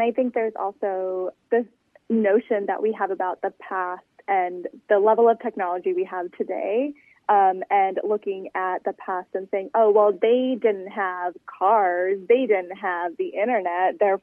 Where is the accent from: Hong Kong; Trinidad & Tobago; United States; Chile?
United States; California; I was really aware of the fact that I'm Indian American. And, you know, I've spent most of my life in California, which is where I grew up.